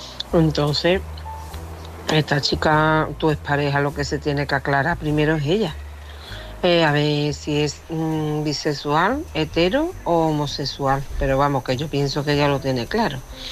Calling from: Seville, Andalusia, Spain; de Sevilla.

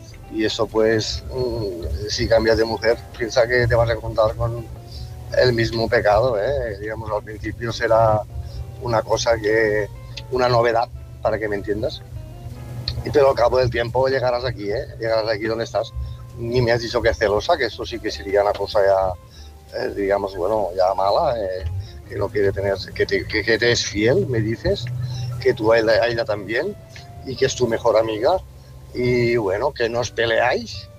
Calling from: Tarragona, Catalonia, Spain; de Tarragona.

